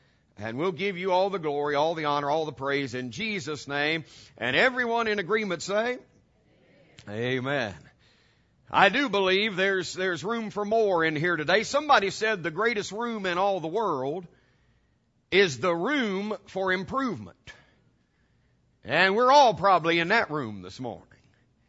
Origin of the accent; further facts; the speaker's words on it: West Virginia, United States; I'm from West Virginia. I was about 5 hours away from home. Little country boy in the big city for the first time.